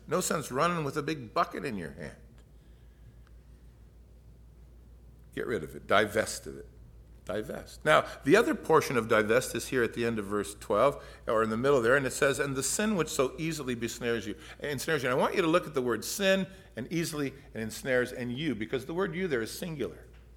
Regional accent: Detroit, Michigan, United States; also born or lived in Los Angeles; I grew up in Detroit for a while, and then we moved to L.A.

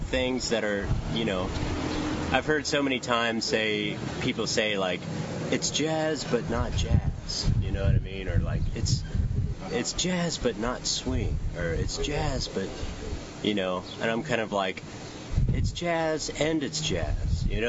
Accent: Houston, Texas, United States; I'm from Houston.

